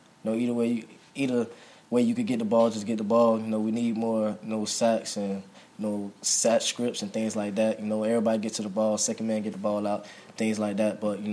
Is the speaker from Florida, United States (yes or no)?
yes; Florida, United States; we're from Florida, so it means a little bit more just, you know, going back to our home state